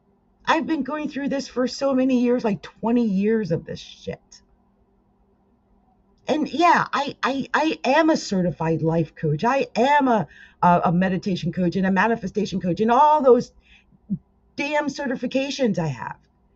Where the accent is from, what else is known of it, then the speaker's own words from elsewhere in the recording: New Jersey, United States; accent: Jersey; And I'm sorry I talk the way I do, but I'm from Jersey. Okay? I'm from Jersey. And what you're hearing is Jersey.